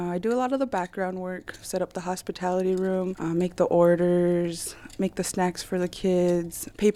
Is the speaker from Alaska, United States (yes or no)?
yes; Unalakleet, Alaska, United States; I'm from Unalakleet, Alaska. I was raised there, graduated